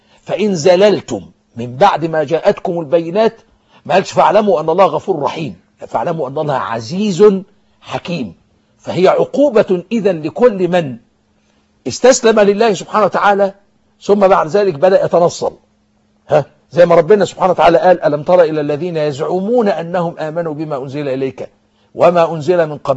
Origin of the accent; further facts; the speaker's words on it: Egypt; وهو إن أنا مواطن مصري حافظ على الوقت